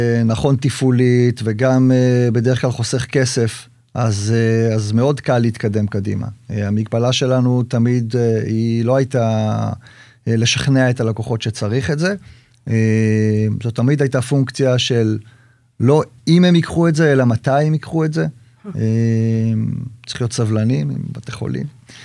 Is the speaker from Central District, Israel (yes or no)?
no; Hadera, Haifa District, Israel; אנחנו במקור מחדרה